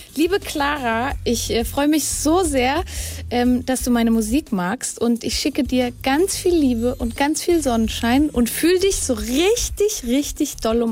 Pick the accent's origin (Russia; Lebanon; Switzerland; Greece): Switzerland; now in Hamburg, Germany; Ich bin eine Schweizerin in Hamburg.